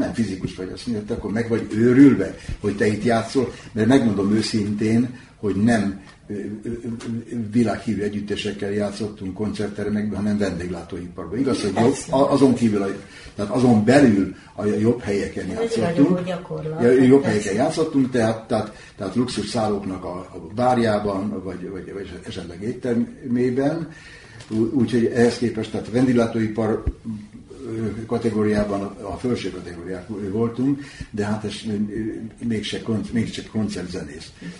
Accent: Hungary; Na most hát végül is magyar vagyok

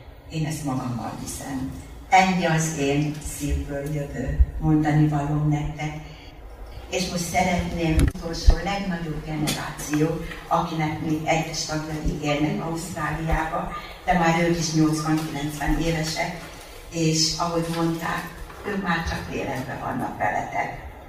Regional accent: Hungary; now in Sydney, Australia; én igazán magyar vagyok, még akkor is, hogyha ausztrálok között élek, mert én Sydneynek olyan területén élek, ahol abszolút magyarok nincsenek, csak ausztrálok. És én magamban vagyok magyar, és a gyerekeim, akikkel igazán nap mint nap magyarul beszélek.

